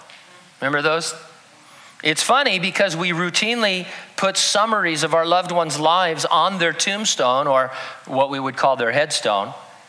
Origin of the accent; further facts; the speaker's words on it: United States; So I'm an American, and I like California even.